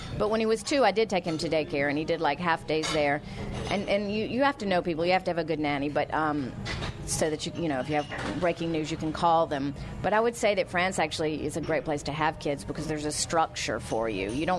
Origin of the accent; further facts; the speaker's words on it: South Carolina, United States; I was growing up in the South Carolina public schools in the 70s.